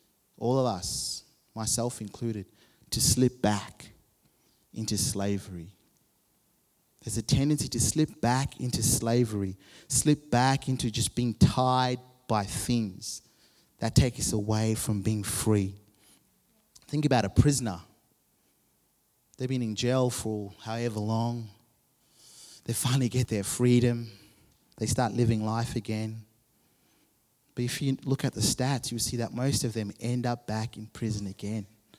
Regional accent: Zimbabwe; Growing up in Zimbabwe, man, I wanted to be free

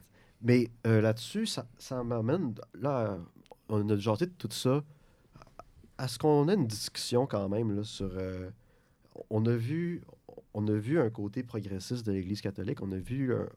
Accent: Quebec, Canada; dans nos valeurs en tant que Québécois

